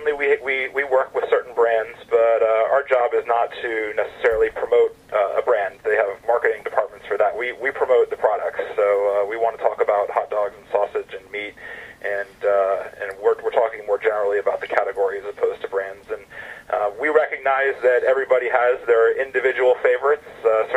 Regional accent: Atlanta, Georgia, United States; Well, I'm a southern guy. I'm from Atlanta.

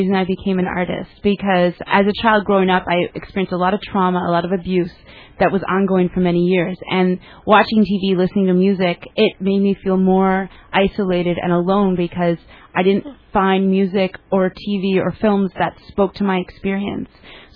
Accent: Canada; I'm originally from Canada.

